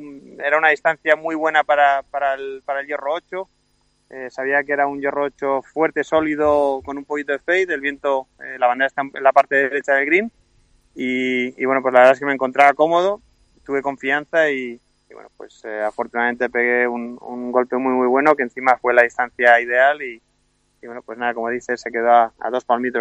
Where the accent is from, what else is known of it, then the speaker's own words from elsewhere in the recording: Spain; now in United States; Yo soy español, muy honrado, siempre muy orgulloso de España